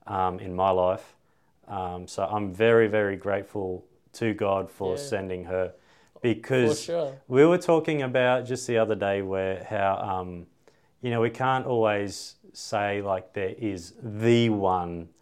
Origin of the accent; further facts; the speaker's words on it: Australia; born there; But for me, I was born in a little country town. I was born in Bow Desert in the 80s.